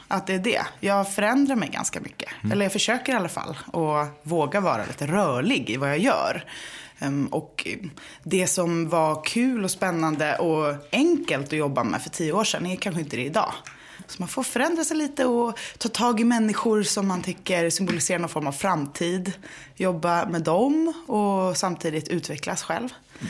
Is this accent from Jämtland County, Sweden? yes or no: no; Gothenburg, Västra Götaland County, Sweden; now in Stockholm, Sweden; känslostyrd människa som bor med min man och mitt barn och vår katt på Södermalm i Stockholm. Och jag är uppvuxen i Göteborg med konstnärsföräldrar.